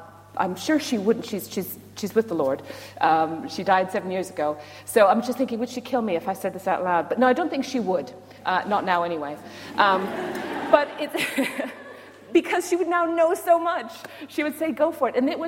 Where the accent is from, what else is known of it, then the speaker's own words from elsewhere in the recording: Saskatoon, Saskatchewan, Canada; but I grew up in Saskatchewan, Saskatoon, Saskatchewan.